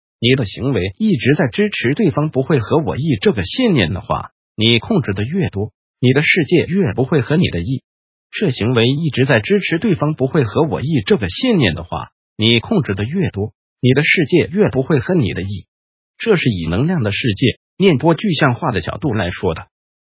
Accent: Taiwan; 因为我们台湾人机车是路边随便停，有的时候别人经过找地方坐就坐你机车上面。

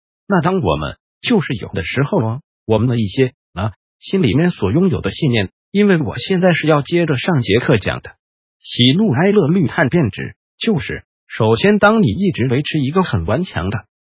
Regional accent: Taiwan; 我觉得我们台湾人好喜欢把自己的情绪的责任推卸给别人对不对？

